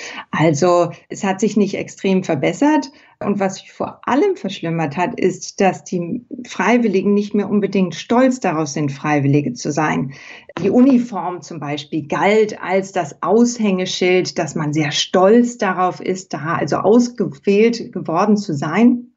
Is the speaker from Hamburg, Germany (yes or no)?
yes; Hamburg, Germany; In meiner Heimatstadt Hamburg wurde per Referendum ja auch entschieden